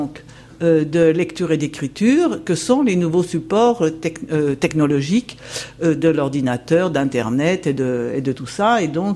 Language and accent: French; Auvergne-Rhône-Alpes, France; tout le monde sait que je suis haute-savoyarde, mais bien que heureusement je suis venue de Paris et pas de Chambéry